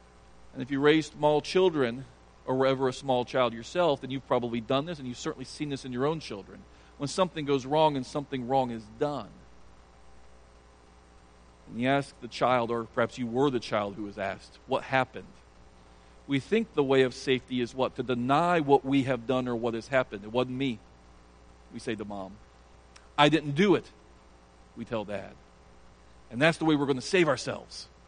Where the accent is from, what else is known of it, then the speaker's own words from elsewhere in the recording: Ireland; We're just tired. We're Irish. I don't know. We make excuses.